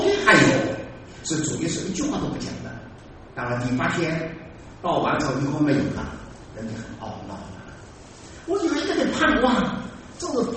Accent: Dinghai, Zhejiang, China; 我们定海人，浙江人有一个习惯

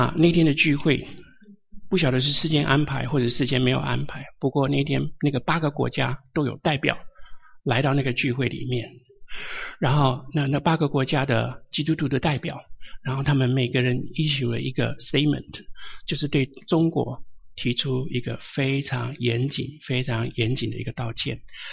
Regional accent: Taiwan; born there; 主啊，当初你把我生在台湾真的不是什么好主意，为什么不把我生在美国了

